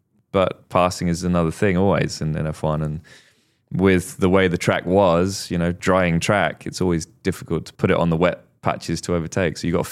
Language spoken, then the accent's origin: English; United Kingdom; we're British